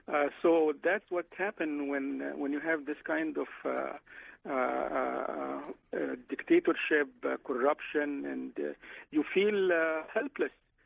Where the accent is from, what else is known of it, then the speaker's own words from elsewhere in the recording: Somalia; I'm originally from Somalia